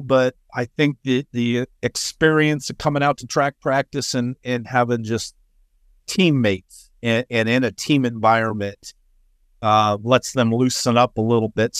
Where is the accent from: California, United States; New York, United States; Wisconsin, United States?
California, United States; Visalia; And that's where I'm originally from Visalia, California, Redwood High School.